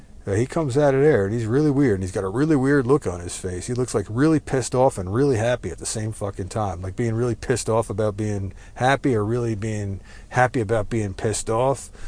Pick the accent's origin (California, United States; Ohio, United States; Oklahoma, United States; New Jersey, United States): New Jersey, United States; now in Texas, United States; Fair warning, I am Texan by choice, but I was raised in New Jersey, so take cover.